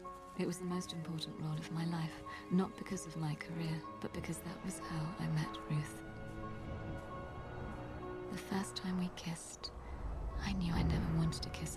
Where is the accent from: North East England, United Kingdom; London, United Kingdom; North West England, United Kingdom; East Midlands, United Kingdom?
East Midlands, United Kingdom; Nottingham; born there; I was born in Nottingham in 1985. I don't remember much of those early years, but I do remember the rain.